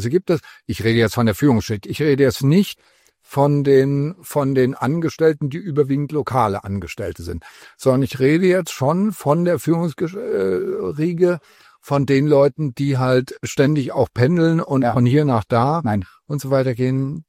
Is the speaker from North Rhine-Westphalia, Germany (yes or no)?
no; Waghäusel, Baden-Württemberg, Germany; ich komme jetzt aus Waghäusel und da ist Waldorf in der Nähe